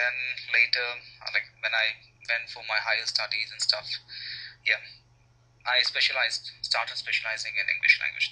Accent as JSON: {"language": "English", "country": "India", "said": "Basically, yeah, you know I'm from India."}